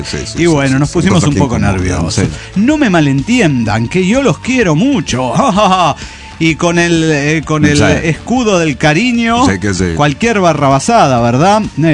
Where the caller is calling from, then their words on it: Kansas City, Missouri, United States; de Kansas City.